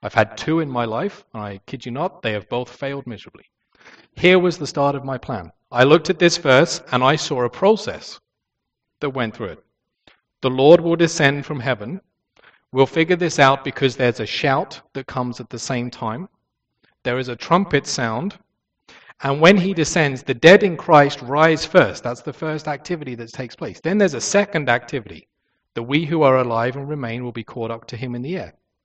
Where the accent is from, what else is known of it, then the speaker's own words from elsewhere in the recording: England, United Kingdom; When I was growing up in England, I grew up in an assembly very much like this.